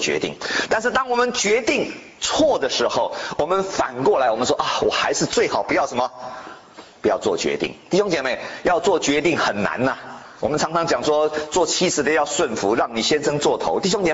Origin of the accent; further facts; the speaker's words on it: Taiwan; born there; 我说我在台湾出生。